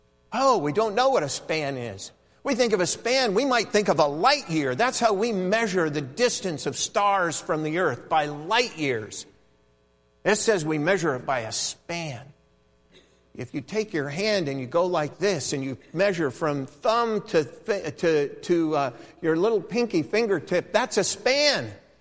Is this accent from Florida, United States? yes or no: no; Montana, United States; And I grew up in Montana and surrounded by mountains